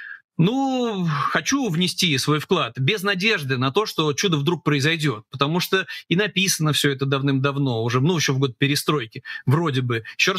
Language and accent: Russian; Saint Petersburg, Russia; там отдельный мем про мой родной город